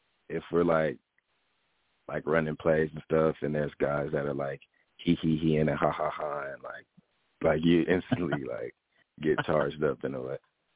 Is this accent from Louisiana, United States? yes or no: yes; New Orleans, Louisiana, United States; Probably like a Cajun, like Alfredo pasta with like crawfish tails in it, because we're from New Orleans.